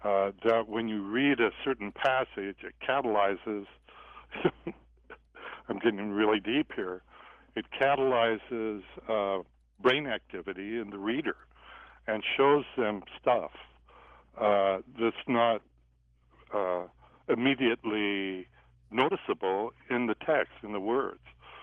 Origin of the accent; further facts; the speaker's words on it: Ogden, Utah, United States; born there; I was born in Ogden, Utah.